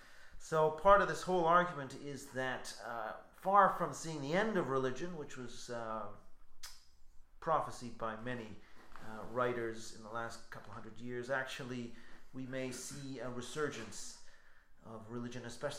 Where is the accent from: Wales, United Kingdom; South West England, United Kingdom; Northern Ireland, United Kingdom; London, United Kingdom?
Northern Ireland, United Kingdom; accent: Ulster; That's my Ulster accent for you.